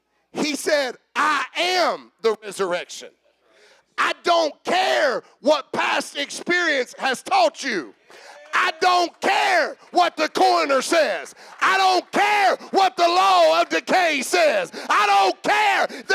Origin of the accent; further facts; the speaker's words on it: West Virginia, United States; But we're from Southern West Virginia.